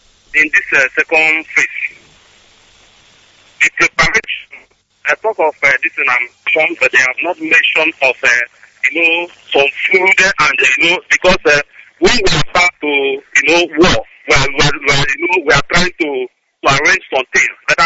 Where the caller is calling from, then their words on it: Nkanu, Enugu State, Nigeria; I'm calling from Zafala State in Biafra land. I'm calling from Enugu, Nkanu local government.